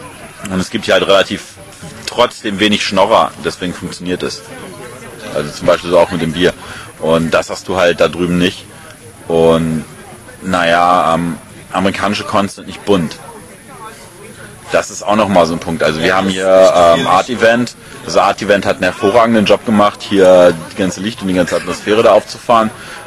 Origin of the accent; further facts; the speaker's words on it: Darmstadt, Hesse, Germany; Ich komme aus Darmstadt